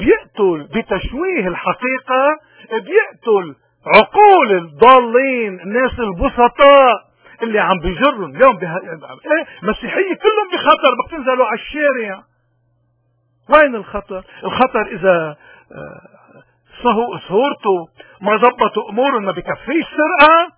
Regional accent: Lebanon; من هون نحن كلبنانيين من كل الفئات بدنا نحترم ذاتنا، نحترم تاريخنا،

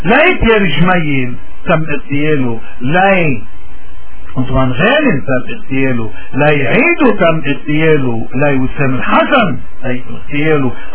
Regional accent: Lebanon; نحن من واجبنا كلبنانيين انه ما نكون مثل هداكي اللي اخذ وزني واخباها

